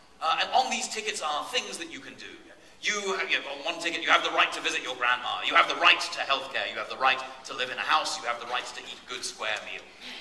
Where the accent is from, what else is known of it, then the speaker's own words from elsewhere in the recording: England, United Kingdom; I mean, I grew up in England, right, where the national cooking strategy is to boil something until there is no flavor left.